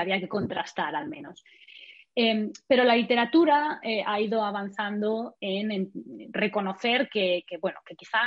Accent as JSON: {"language": "Spanish", "town": "Barcelona", "region": "Catalonia", "country": "Spain", "tie": "born there", "said": "yo provengo de una familia, bueno, yo nací en Barcelona, provengo de una familia de origen burgalés. Mis padres nacieron en Burgos y emigraron en los 70 a Barcelona."}